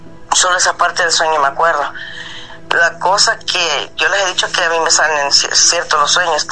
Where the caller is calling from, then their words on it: England, United Kingdom; de Inglaterra.